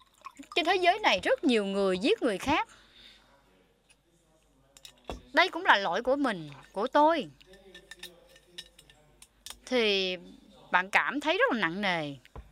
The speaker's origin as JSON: {"language": "Vietnamese", "country": "China", "said": "Tôi đến từ Trung Quốc"}